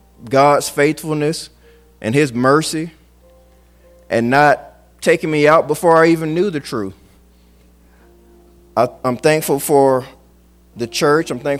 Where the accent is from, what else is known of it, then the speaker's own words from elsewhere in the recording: Mobile, Alabama, United States; born there; now in Birmingham, United States; I was born in Mobile, never planned on living in Birmingham a day in my life.